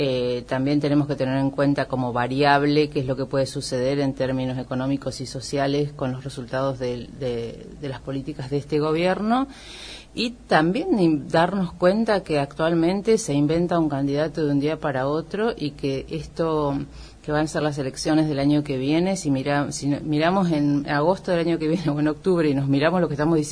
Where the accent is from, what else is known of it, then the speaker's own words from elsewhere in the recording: Argentina; nosotros como argentinos podemos sentirnos orgullosos de nuestros procesos de las luchas de derechos humanos